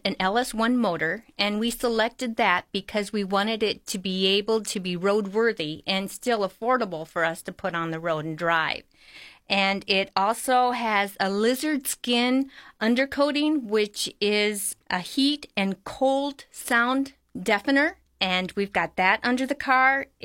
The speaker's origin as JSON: {"language": "English", "town": "Rockford", "region": "Illinois", "country": "United States", "tie": "born or raised there", "said": "We had bought it in Rockford, Illinois, which is my hometown"}